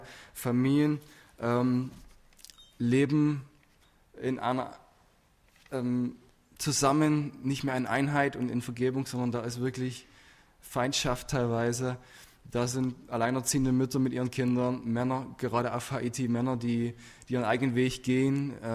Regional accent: Wernesgrün, Saxony, Germany; now in Dortmund, Germany; wir wohnen ein Stück seit einer Weile in Dortmund. Und ich wollte nie aus meinem kleinen Dorf weg. Ich komme aus Wernesgrün, das berühmt ist für sein Bier.

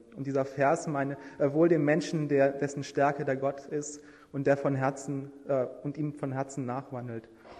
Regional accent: Cologne, North Rhine-Westphalia, Germany; Ich komme aus Köln, das heißt, wir kommen aus Köln.

